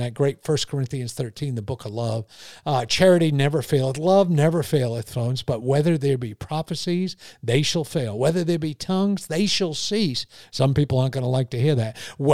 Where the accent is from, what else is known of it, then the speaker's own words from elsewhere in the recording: Connecticut, United States; But one of the things, so I grew up in Connecticut.